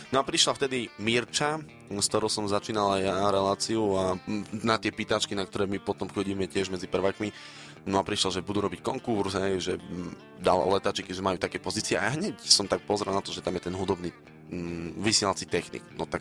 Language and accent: Slovak; Sobrance, Košice Region, Slovakia; accent: eastern Slovak; lebo ja som zo Sobraniec a tam mám strašne silný vplyv východňarského prízvuku, ale strašne.